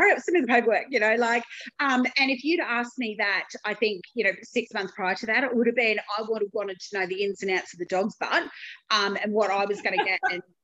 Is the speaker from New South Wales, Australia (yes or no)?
no; Rockhampton, Queensland, Australia; from Rockhampton in central Queensland.